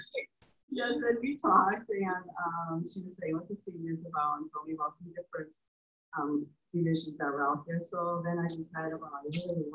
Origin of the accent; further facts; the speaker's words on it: Minnesota, United States; now in New Jersey, United States; I'm originally from Minnesota. I lived in Minnesota all my life, except for the last 10 months. I moved to New Jersey.